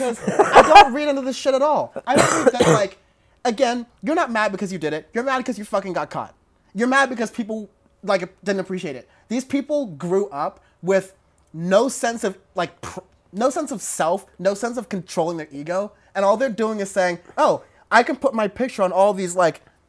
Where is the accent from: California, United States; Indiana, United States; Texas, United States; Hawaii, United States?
California, United States; Long Beach; We're from South L.A. in a rough sense. He's from Compton. We're from Long Beach.